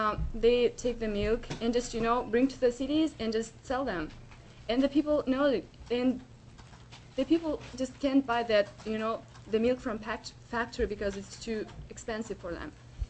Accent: Kyrgyzstan; English is a second language; as I'm from Kyrgyzstan, and as a developing country

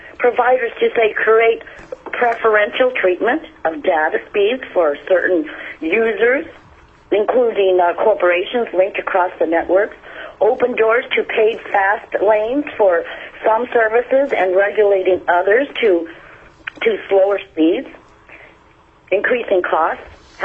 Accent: Kasilof, Alaska, United States; I'm from Kosilos

